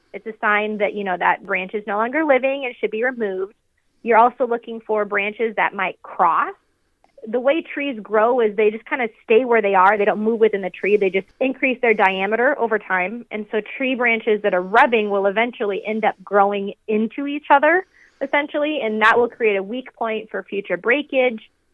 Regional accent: Iowa, United States; I kind of grew up here in Iowa State, even though I'm actually from Northeast Iowa.

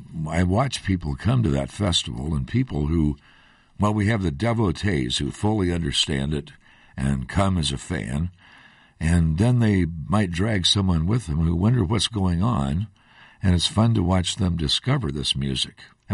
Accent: Story City, Iowa, United States; And it's on Interstate Exit 128, north of Story City, my hometown.

